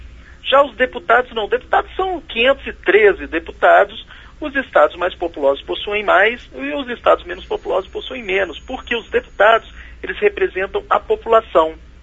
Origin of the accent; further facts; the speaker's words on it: Espírito Santo, Brazil; eu sou do estado do Espírito Santo, eu nasci lá, né? E já teve uma situação na cidadezinha que eu nasci, numa cidade bem pequenininha lá no norte do Espírito Santo